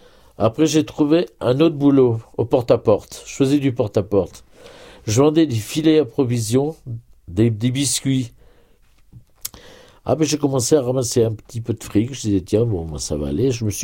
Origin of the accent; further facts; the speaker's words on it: Auvergne-Rhône-Alpes, France; moved away as an adult; now in Paris, France; Je suis né dans le Beaujolais. J'en avais marre de la province, moi. Je n'étais pas fait pour vivre dans mon bled, là, tu vois. Alors, je me suis barré avec ma valise, je suis arrivé à Paris.